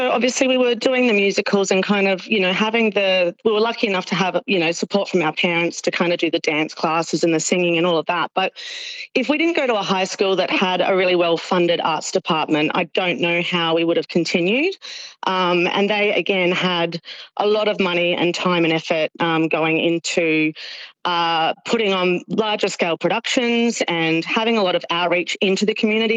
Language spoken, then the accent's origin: English; Townsville, Queensland, Australia; I grew up in Townsville, and that's a pretty big sports capital.